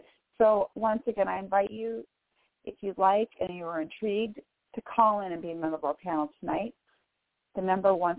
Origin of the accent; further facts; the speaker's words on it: Bellevue, Washington, United States; I am from Bellevue, Washington